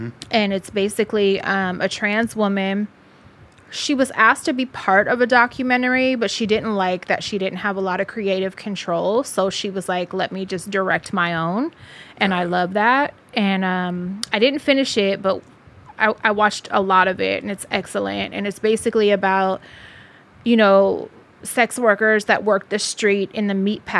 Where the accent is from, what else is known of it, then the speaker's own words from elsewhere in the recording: Richmond, California, United States; I am from Richmond, California, but lived there my entire life.